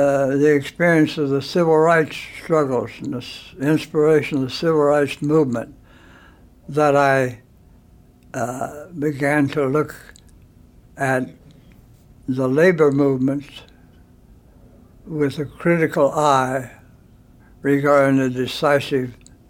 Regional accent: Appalachia, United States; also born or lived in Indiana / Kentucky / West Virginia; Well, the tenderest years, until I was 10, I lived in Indiana, southwestern Indiana, in a rural community. And then for the rest, I lived in Appalachia, Kentucky, and West Virginia.

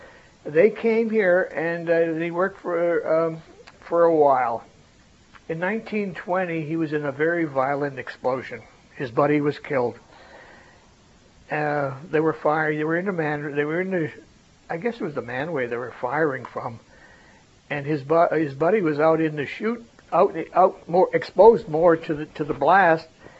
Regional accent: Lansford, Pennsylvania, United States; born there; I was born in February the 25th, 1921, right here in Lansford, up on East Klein Avenue, up in Lansford, place called Provoznik's. My mother and father came from Europe.

